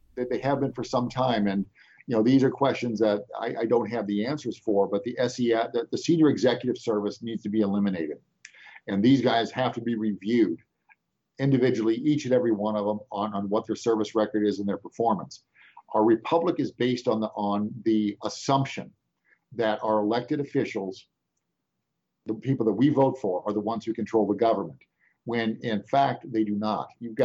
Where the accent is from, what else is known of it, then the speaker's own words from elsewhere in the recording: St. Louis, Missouri, United States; St. Louis, my hometown of St. Louis, they had 60 buildings were looted and then subsequently burned down.